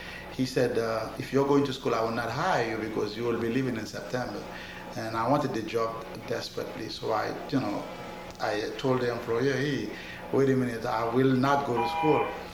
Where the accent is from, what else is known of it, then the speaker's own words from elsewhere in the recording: Haiti; now in New York, United States; I grew up in Haiti. I did my primary and secondary school in Haiti.